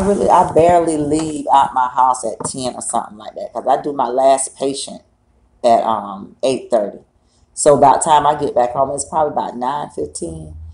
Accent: Fort Meade, Florida, United States; That's funny, because even in my hometown of Fort Meade, it's a mining town.

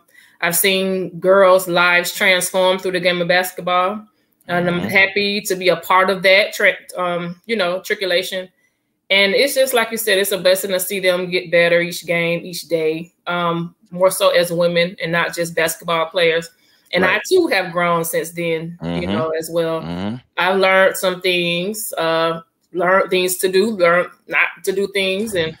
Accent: Midway, Florida, United States; I'm from Midway, Florida, small city outside of Tallahassee, Florida, in between Tallahassee and Quincy.

